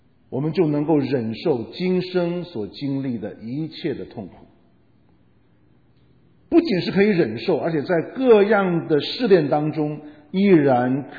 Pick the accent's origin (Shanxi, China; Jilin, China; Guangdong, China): Guangdong, China; 特别是南方啊，因为我是广东长大，所以我常常讲广东的例子。